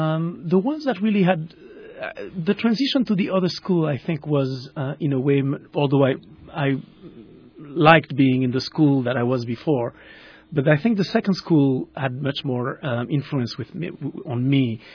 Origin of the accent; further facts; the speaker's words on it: Port-au-Prince, Ouest, Haiti; moved away; I grew up in Port-au-Prince during I spent most of my childhood, you know, during the reign of the infamous François Duvalier, then his son